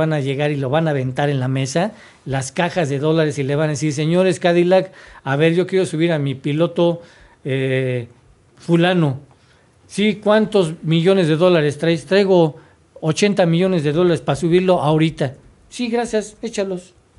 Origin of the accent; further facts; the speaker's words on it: Mexico; porque soy mexicano